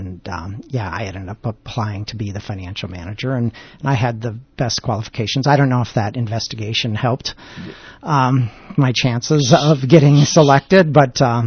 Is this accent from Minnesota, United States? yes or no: yes; Cold Spring, Minnesota, United States; I was from I grew up in Cold Spring, and I had family.